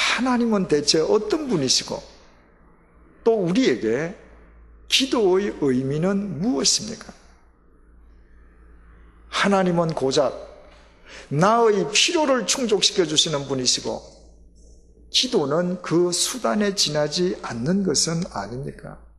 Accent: South Korea; 제가 한국 사람이라는 사실을 알고 난 뒤에도 처음 제게 대해서 갖고 있던 편견을 버리지 못하기 때문에

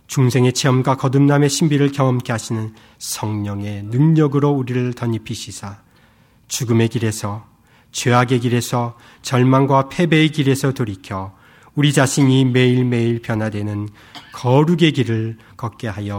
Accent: South Korea; now in United Kingdom; 제 고향은 한국입니다. 그러나 더 이상 한국만이 아닙니다. 영국 그 땅이 제 가슴에 들어왔습니다.

